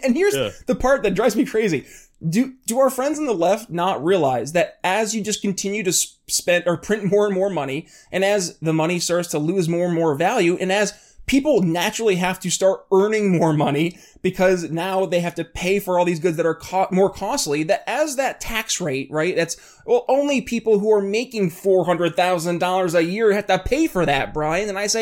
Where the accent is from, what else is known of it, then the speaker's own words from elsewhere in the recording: New York, United States; I remember we had a McAdams cheese plant up in my hometown.